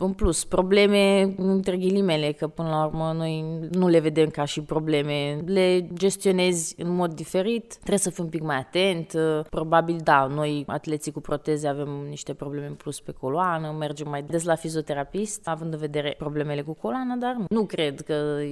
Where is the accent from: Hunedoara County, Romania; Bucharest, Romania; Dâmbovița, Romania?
Bucharest, Romania; moved away as an adult; now in Italy; Aici sunt în București, deci am stat până la 19 ani în București și la 19 ani am plecat, am venit aici în Italia.